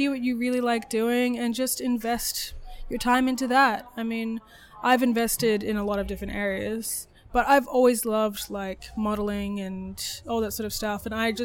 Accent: New Orleans, Louisiana, United States; I grew up in New Orleans. There's not really, it's not the best area for horses. I mean, it's all swamp and it's just constantly raining.

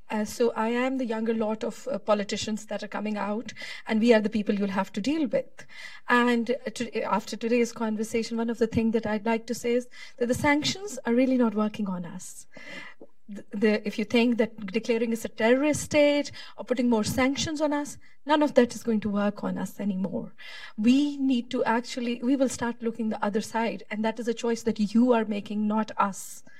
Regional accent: Pakistan; English is a second language; I'm here from Pakistan.

